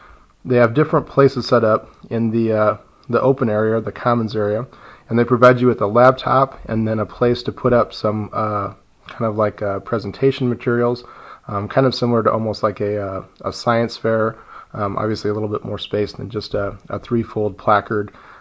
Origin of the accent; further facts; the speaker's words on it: Howells, Nebraska, United States; I'm recording today in Howells, Nebraska, my hometown.